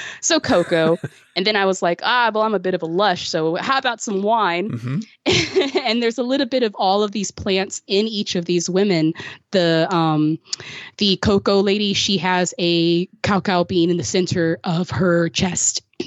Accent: Southwest, United States; You know, growing up in the Southwest had such a deep impact on me

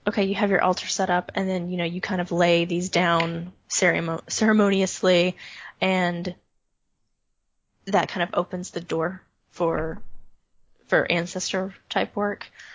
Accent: New York City, New York, United States; The subway here in my hometown operated on tokens. I have two of them left from that time.

